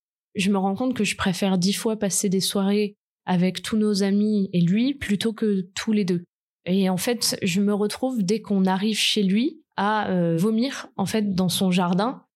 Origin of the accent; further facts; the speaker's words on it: Provence-Alpes-Côte d'Azur, France; J'ai 18 ans, je suis en terminale. Voilà, donc je viens de la Côte d'Azur